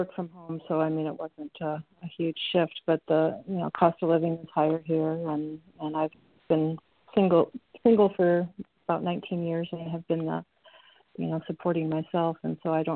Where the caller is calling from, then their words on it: Florida, United States; I'm calling from Florida.